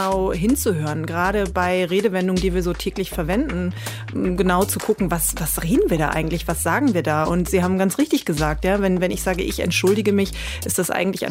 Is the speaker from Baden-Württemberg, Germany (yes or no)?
no; Münster, North Rhine-Westphalia, Germany; born there; Richtig, also ich bin in Münster geboren, bin dann aber recht früh mit meiner Familie in die Suburbs gezogen.